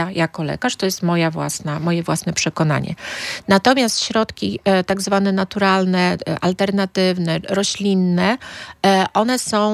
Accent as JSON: {"language": "Polish", "town": "Gdynia", "region": "Pomeranian Voivodeship", "country": "Poland", "said": "akurat jestem z Gdyni"}